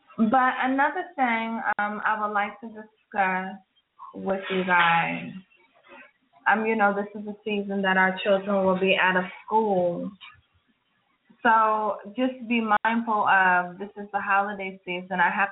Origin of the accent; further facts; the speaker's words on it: New York, United States; moved away; I'm from New York. That's, you know, New York is where I'm from.